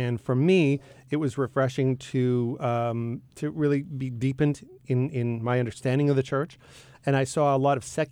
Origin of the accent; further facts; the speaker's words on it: Canada; moved away as an adult; now in United States; I am Canadian.